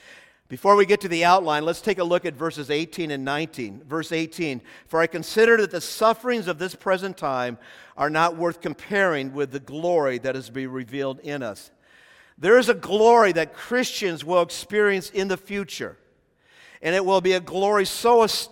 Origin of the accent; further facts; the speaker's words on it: Nebraska, United States; also born or lived in Hawaii; We lived in Hawaii for 8 years, and it's interesting. When some people found out that I grew up in Nebraska, I'm from Nebraska